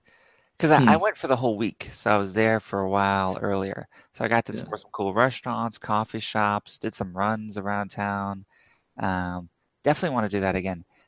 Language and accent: English; the South, United States; You know, I'm born and raised in the South